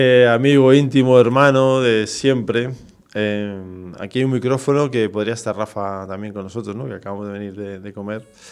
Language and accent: Spanish; Madrid, Community of Madrid, Spain; cuando nos preguntan de dónde somos, decimos que somos de Manoteras